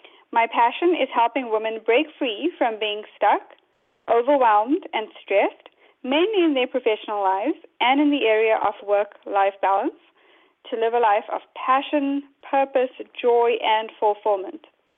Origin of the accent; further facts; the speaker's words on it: South Africa; moved away as an adult; now in United States; I'm originally from South Africa, as you may be able to tell from the accent. I moved to the U.S. in 2002 when I got married.